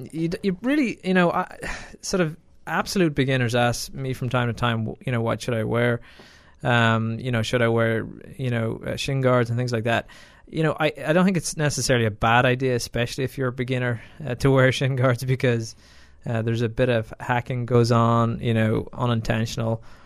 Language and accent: English; Ireland; now in United States; You know, when I was growing up in Ireland, it was you know, a big deal.